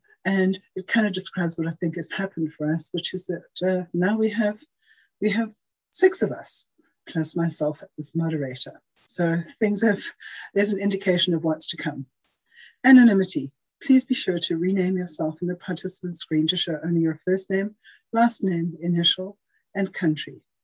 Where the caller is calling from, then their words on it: Johannesburg, Gauteng, South Africa; I'm an adult child, currently the Vice Chair of the Global Members Committee, and I'm calling in from Johannesburg, South Africa.